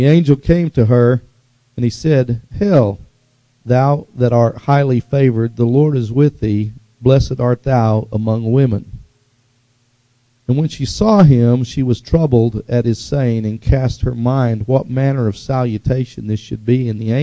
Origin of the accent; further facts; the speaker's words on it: Tulsa, Oklahoma, United States; we were really poor growing up in West Tulsa